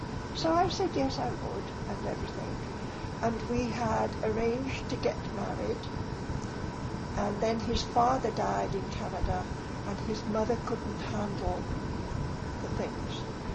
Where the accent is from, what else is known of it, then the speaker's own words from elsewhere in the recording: Nottingham, East Midlands, United Kingdom; born there; I was born in Nottingham, England, on the 23rd of November, 1923.